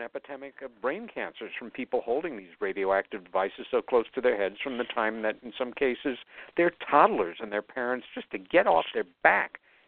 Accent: New York City, New York, United States; back in my hometown of New York City, usually once a month unless I'm on the road.

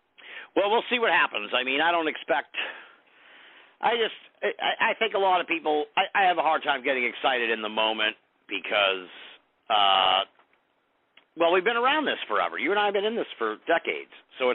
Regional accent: United States; But to me, I guess just from my perspective as an American, it's just so bizarre.

